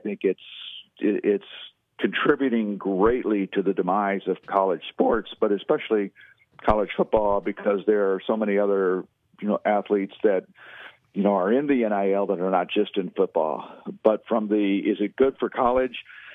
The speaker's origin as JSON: {"language": "English", "region": "Texas", "country": "United States", "tie": "born or raised there", "also_born_or_lived": "St. Charles, Illinois, United States", "said": "I went to high school as a junior and senior in St. Charles, Illinois, I was born and raised in Texas 16 years."}